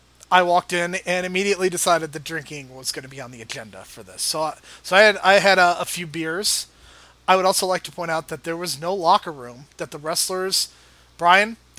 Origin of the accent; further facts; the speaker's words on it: Chicago, Illinois, United States; I mean, I'm from Chicago. That's Illinois.